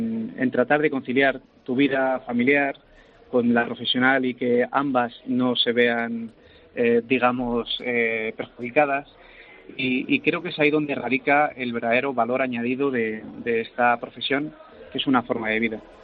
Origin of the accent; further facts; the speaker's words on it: Madrid, Community of Madrid, Spain; Somos de Madrid.